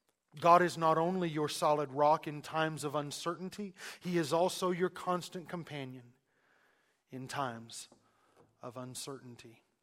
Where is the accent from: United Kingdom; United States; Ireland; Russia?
United States; the South; I grew up in the South.